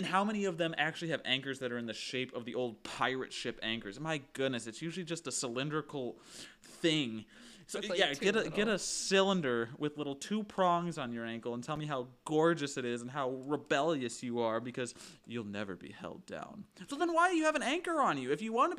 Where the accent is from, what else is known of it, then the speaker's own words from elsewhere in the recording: Midwest, United States; let's make it a palm tree because we're from the Midwest and the beach is awesome.